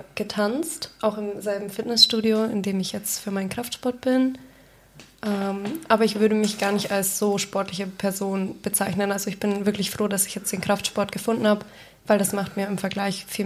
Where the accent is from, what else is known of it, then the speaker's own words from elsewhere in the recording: Marktredwitz, Bavaria, Germany; Okay, also ich komme aus Marktredwitz und ich gehe auch hier ins Fitnessstudio.